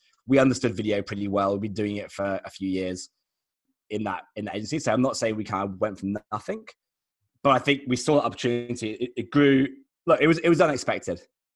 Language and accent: English; England, United Kingdom; now in Australia; we're based in Australia, but as you can tell, I'm English.